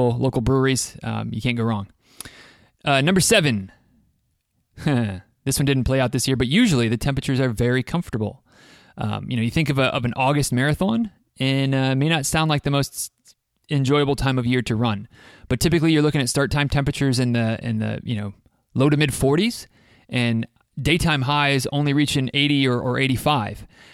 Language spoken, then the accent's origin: English; Michigan, United States; a tourist town in northern Michigan, that actually this town, Greenville, California, felt a lot like my hometown, except for the mountains.